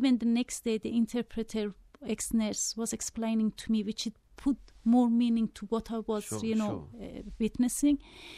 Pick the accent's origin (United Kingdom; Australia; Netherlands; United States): Australia; I am Australian. I love Australia.